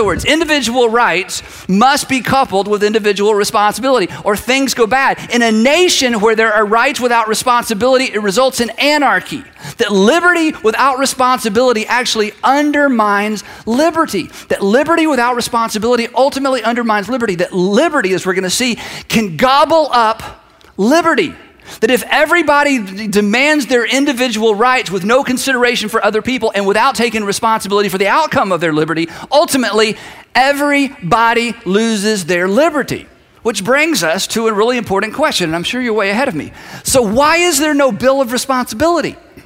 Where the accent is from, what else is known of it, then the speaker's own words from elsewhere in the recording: United States; I'm an American. I can do what I want.